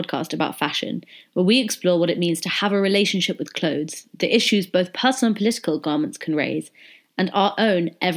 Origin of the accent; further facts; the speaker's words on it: London, United Kingdom; Well, I am from London, but I am currently in Oxfordshire, caught unawares in my old family home